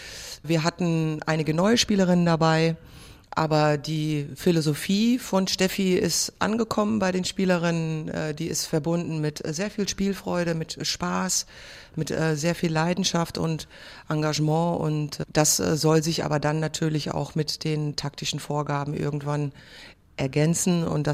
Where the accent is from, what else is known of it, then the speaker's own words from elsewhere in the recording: Frankfurt, Hesse, Germany; Frankfurt ist meine Heimatstadt. Hier bin ich groß geworden und bekenne mich auch klar als Frankfurter Mädchen.